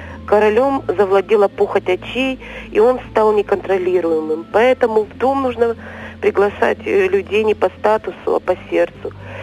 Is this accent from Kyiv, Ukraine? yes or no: yes; Kyiv, Ukraine; Да, я з Києва.